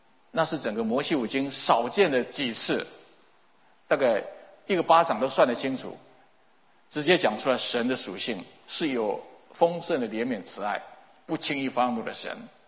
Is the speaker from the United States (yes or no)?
no; Taiwan; 他回到台湾以后也没有固定的教会生活，因为我请了很多去帮忙，但是在我的故乡那里要去教会不是那么容易